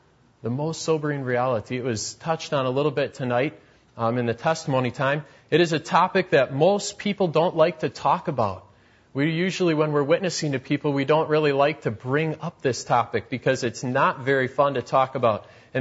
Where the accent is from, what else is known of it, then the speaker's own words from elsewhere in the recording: United States; I just remember thinking, wow, this is America. This is my home country.